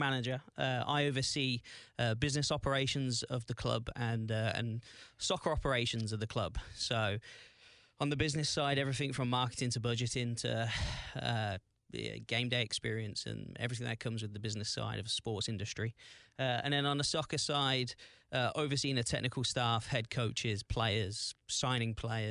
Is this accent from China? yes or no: no; Wellingborough, East Midlands, United Kingdom; now in United States; So I'm from a place just outside of London, about an hour north of London, in Northamptonshire, which is the county, in a little town called Wellingborough.